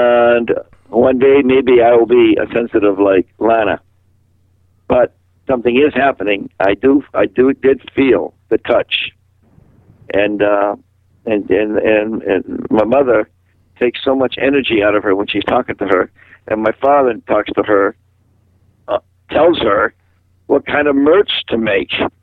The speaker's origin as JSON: {"language": "English", "town": "Quincy", "region": "Massachusetts", "country": "United States", "tie": "born or raised there", "also_born_or_lived": "Boston", "said": "we were in Massachusetts, where I was born, in Boston, and I was raised in Quincy, Massachusetts."}